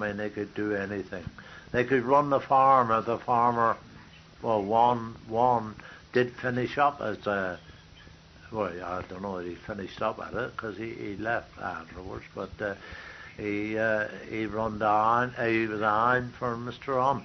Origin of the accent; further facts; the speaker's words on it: Stoke Gabriel, South West England, United Kingdom; born there; we was country. I was born in Stoke Gabriel, you see. Proper country chap